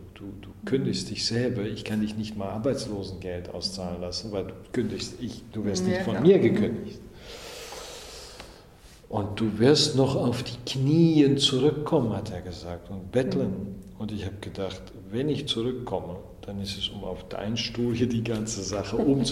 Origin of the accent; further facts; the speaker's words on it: Flanders, Belgium; Also diese bürgerliche Kultur, die gibt es zum Beispiel in Flandern, wo ich herkomme, überhaupt nicht.